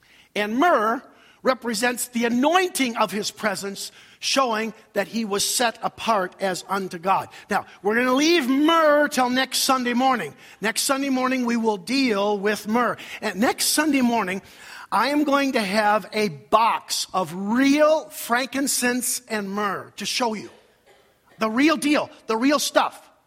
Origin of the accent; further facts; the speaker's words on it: Rochester, Minnesota, United States; both Don and I grew up in Rochester, Minnesota, Mayo Clinic town, southeastern Minnesota